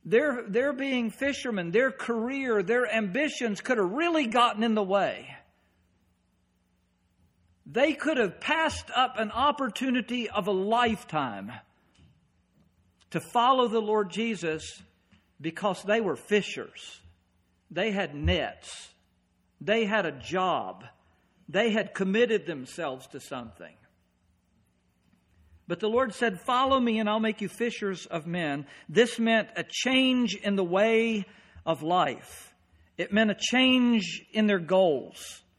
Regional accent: North Carolina, United States; now in Maine, United States; God wanted me to move from North Carolina to Maine, where I talk funny. And everybody says, where are you from? If I took my home state and I said, well, this is home

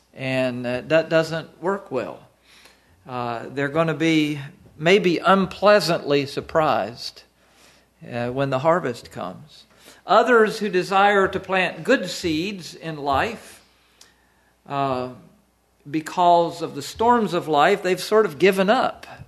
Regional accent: the South, United States; also born or lived in Pennsylvania; I was raised in the South. It's hot down there and humid

